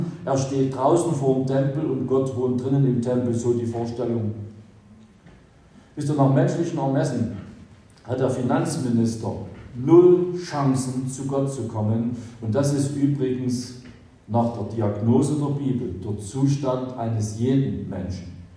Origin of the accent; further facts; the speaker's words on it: Saxony, Germany; ich komme ja nur aus Sachsen.